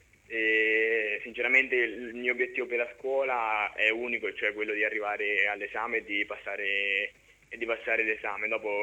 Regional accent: Corridonia, Marche, Italy; Sono cresciuto, vabbè, quando ero piccolo nelle formazioni giovanili del mio paese, Corridonia

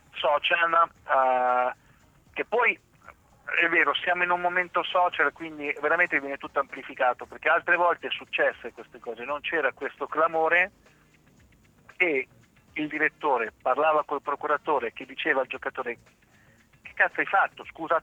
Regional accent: Ancona, Marche, Italy; accent: Romagnol s; also born or lived in Romagna; sono d'Ancona e anche se ho la S romagnola, perché è dovuta al fatto che ho la S romagnola per i miei trascorsi in Romagna e tutto il resto, io sono d'Ancona

